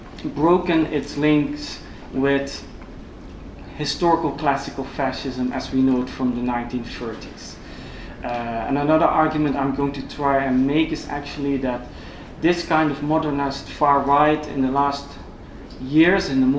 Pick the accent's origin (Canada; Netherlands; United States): Netherlands; English is a second language; But obviously I'm from the Netherlands, which is this terrible little country that few people know of.